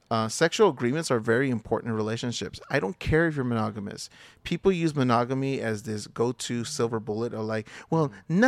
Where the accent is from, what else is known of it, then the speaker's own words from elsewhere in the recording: United States; born there; though I identify as a Chicano, Mexican American, a Latino, whatever you want to call me, you know, I was born here in the United States.